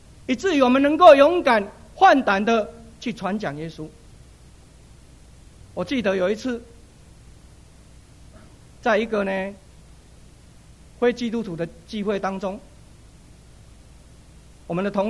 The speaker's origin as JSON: {"language": "Chinese", "country": "Taiwan", "tie": "born or raised there", "said": "我在台湾长大，差不多我五岁的时候"}